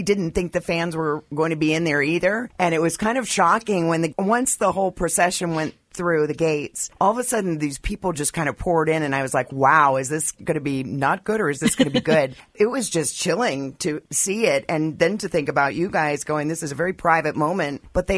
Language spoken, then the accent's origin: English; Atlanta, Georgia, United States; I grew up in Atlanta.